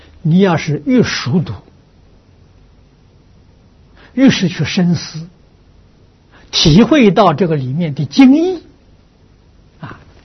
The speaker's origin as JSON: {"language": "Chinese", "country": "China", "said": "我们中国人讲的心平气和"}